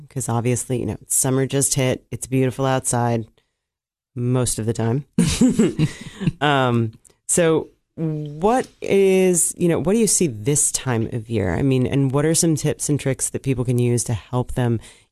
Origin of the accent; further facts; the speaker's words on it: Florida, United States; Yeah, I know growing up in South Florida.